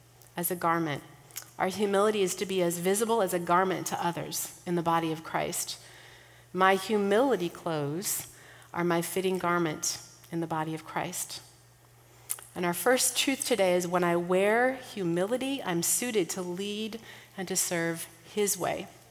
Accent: Minnesota, United States; I'm from Minnesota. We fish. We cast.

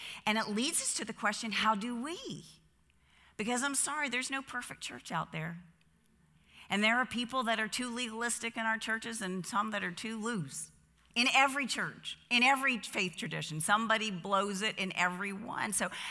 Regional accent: the South, United States; I think I'm from the Southern Bible Belt, and I'm going to tell you, most churches there, I don't care what faith tradition they are, really struggle with a Christian being able to drink alcohol.

